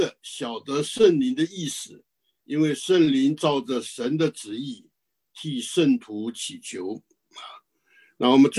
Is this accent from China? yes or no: yes; China; 我们中国人讲君子人，他是会反省自己的啊。